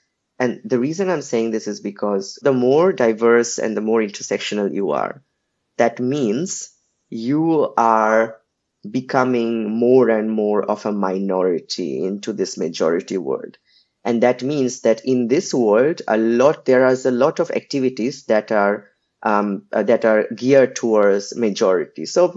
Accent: India; well, I'm Indian, so I would say creating a curry.

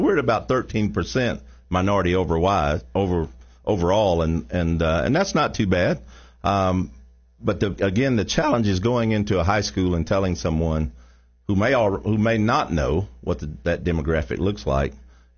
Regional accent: Alcoa, Tennessee, United States; growing up in Alcoa, I grew up near Knoxville and all of that.

